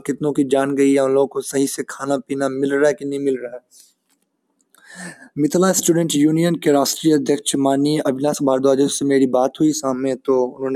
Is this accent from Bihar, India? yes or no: yes; Darbhanga, Bihar, India; जो ये जिला में बहुत ज़्यादा तबाही है, उनके नाम है दरभंगा, जो कि मेरा अपना घर है